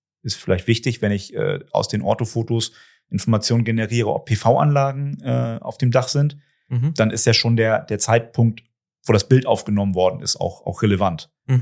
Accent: Germany; ich komme aus der Nähe von Hamburg

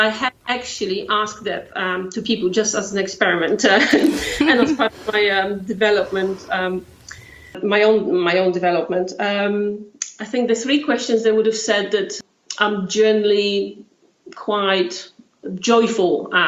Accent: Poland; born there; English is a second language; I was born in Poland, behind the Iron Curtain still, in a family that happened to be on the wrong side of the of the government

